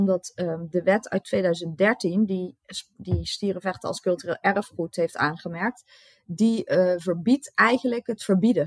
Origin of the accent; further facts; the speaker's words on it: Netherlands; Want dat is misschien niet heel logisch om daar als Nederlander überhaupt mee aan de slag te gaan. Want we hebben dat hier niet en we hebben dat ook hier niet gehad op die manier.